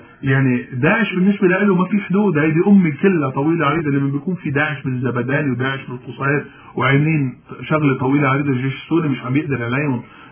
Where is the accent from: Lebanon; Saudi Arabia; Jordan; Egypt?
Lebanon; كل واحد نحن كلبنانيين ما دخلنا بهذه كلهم.